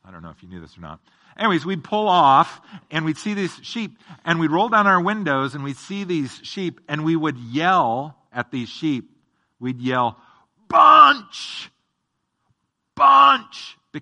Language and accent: English; Eugene, Oregon, United States; when you drive Interstate 5 from Portland to where I grew up in Eugene, the Eugene-Springfield area, it's very flat in that area